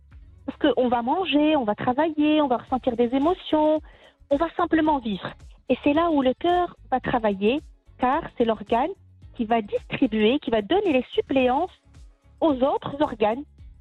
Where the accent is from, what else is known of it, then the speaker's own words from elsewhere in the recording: Morocco; Ce n'est pas uniquement chez nous au Maroc.